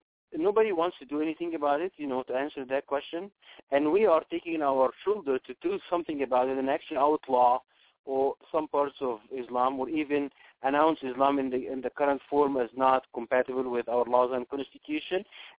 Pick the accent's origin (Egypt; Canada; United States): Egypt; I'm from Egypt.